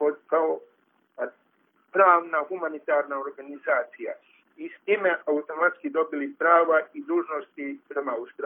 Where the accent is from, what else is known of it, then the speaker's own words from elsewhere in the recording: Karlovac County, Croatia; Mi smo iz Karlovačke županije